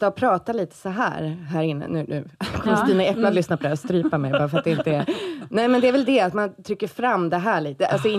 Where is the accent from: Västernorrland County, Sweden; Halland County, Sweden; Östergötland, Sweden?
Västernorrland County, Sweden; Härnösand; Och det är kanske lite dialektalt för att jag kommer från Härnösand.